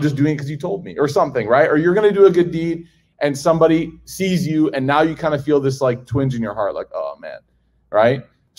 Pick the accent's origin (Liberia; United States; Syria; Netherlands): United States; Chicago, Illinois; Do you guys know what deep dish pizza is? I'm from Chicago.